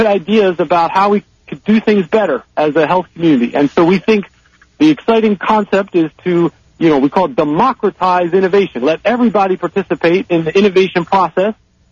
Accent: Maryland, United States; I grew up near Baltimore, Maryland, just northwest.

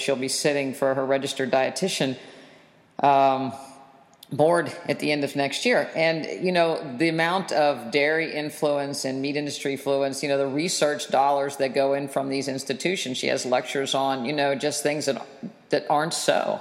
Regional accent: West Virginia, United States; I grew up in West Virginia, and, you know, the traditional standard American diet, West Virginia style, which meant a lot of gravy and a lot of lard

